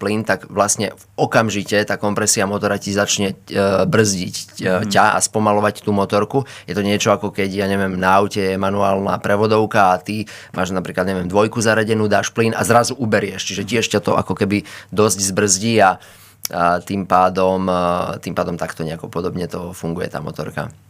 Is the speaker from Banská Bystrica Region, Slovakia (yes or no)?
yes; Žarnovica, Banská Bystrica Region, Slovakia; Ja som od malička, pochádzam zo Žarnovice, kde tento šport je hlboko zakorenený